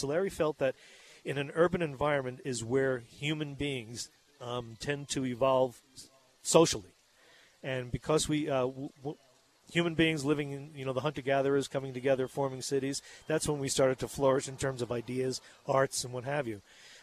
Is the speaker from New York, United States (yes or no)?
yes; Oyster Bay, New York, United States; accent: New York; moved away as an adult; No, I'm from Long Island. I can fall back into my New York accent. It just comes natural to me. But the thing was, I left there and looking for adventure, in the early 20s